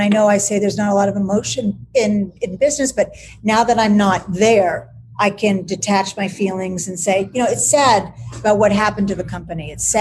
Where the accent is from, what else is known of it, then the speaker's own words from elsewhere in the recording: Malibu, California, United States; I mean, I'm from Malibu, California. I'm a jean, yeah. jean and t-shirt girl.